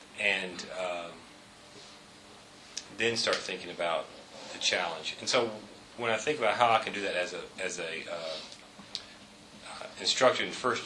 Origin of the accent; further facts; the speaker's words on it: Nashville, Tennessee, United States; First, my background, I've been here for 20 years, and I was born and raised in Nashville, so I'm a big believer in the Nashville community